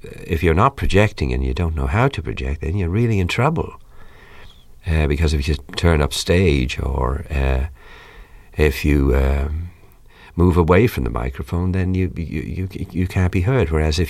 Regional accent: Ireland; accent: Irish brogue; I have a brogue, actually. If I have a few jars and I relax, especially with Irish people, my accent is very strong.

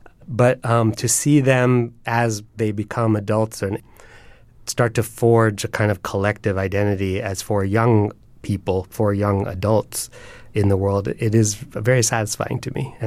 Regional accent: Columbia, Maryland, United States; when I grew up in Columbia, Maryland, there was this family

